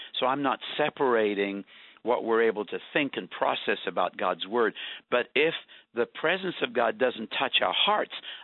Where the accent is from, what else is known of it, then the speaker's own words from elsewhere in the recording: South Africa; Well, I was born and raised in South Africa, Susie, to British parents.